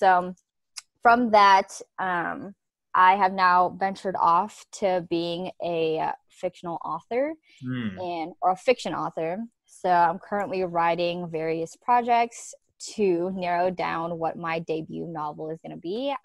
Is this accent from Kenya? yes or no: no; Oakland, California, United States; I came from East Oakland. It's not the very best neighborhoods, you know